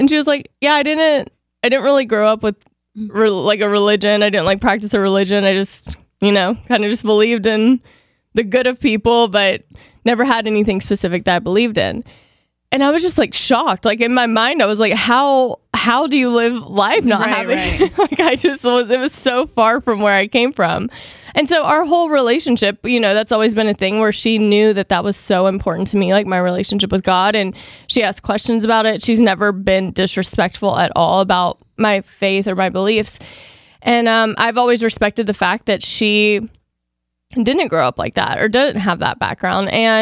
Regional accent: the South, United States; Like I grew up in a very Christian culture. I grew up in the South.

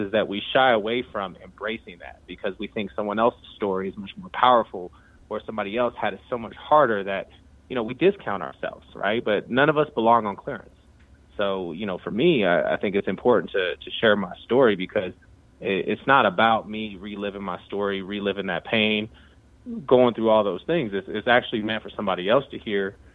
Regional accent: California, United States; growing up in Cali and losing my father at 10 years old

